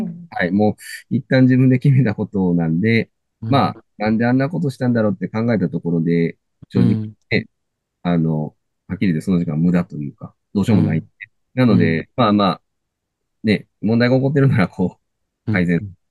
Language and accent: Japanese; Shiga, Japan; その琵琶湖と山に挟まれたすごい田舎の地域で生まれ育ってはいたので、どちらかといえばこう、大自然の中で山に行ったり釣りに行ったりっていうような幼少期ではあったので